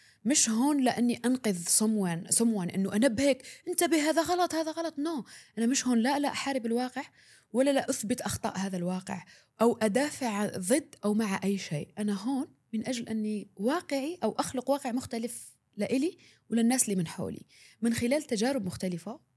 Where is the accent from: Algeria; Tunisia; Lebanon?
Algeria; مثلا نحن عندنا بالجزائر